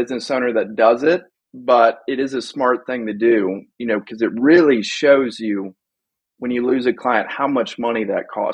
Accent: Alabama, United States; I mean, I'm from Alabama, so I'm pretty bad at math

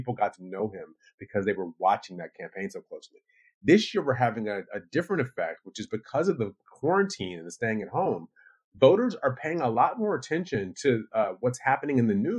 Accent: Michigan, United States; So take a look at one state in particular, my home state of Michigan, which Donald Trump won by about 10,000 votes.

